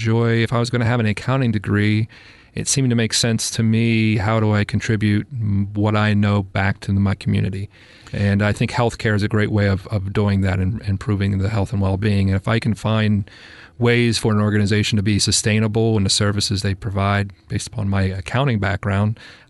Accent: Huntington, Pennsylvania, United States; Yeah, I grew up in Huntington, Pennsylvania, in a rural part of Pennsylvania called the Rural T.

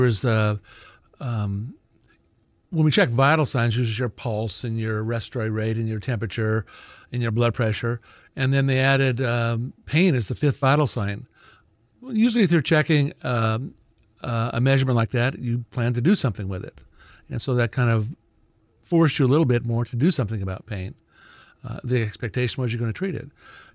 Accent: Oregon, United States; Well, I grew up in Eastern Oregon and went to Corvallis at Oregon State and then went to medical school in Portland at University of Oregon Health Sciences Center.

